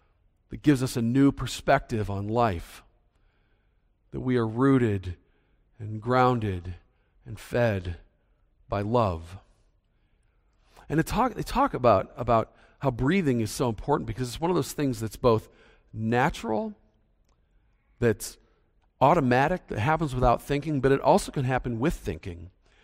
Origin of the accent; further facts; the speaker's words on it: Minnesota, United States; I'm from Minnesota where we don't hug people.